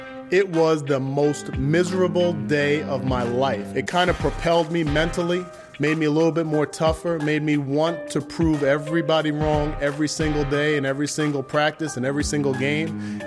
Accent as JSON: {"language": "English", "town": "Bayonne", "region": "New Jersey", "country": "United States", "tie": "born or raised there", "said": "I'm from Bayonne, New Jersey. I was born and raised there. It's a small town in between two pretty big cities, pretty rough cities in Newark and Jersey City."}